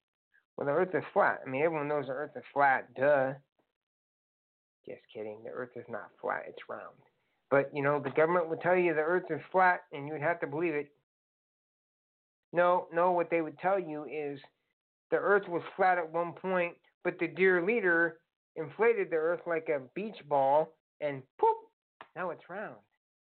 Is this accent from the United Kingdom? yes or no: no; Venezuela; I'm from Venezuela